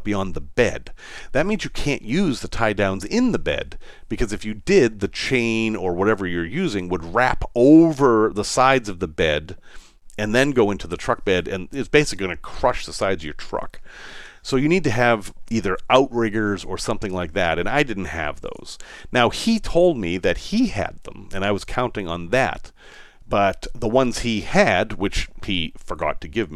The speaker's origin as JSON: {"language": "English", "town": "Boston", "region": "Massachusetts", "country": "United States", "accent": "Boston", "said": "That's my Boston accent sneaking in. Yes, that is a thing I have."}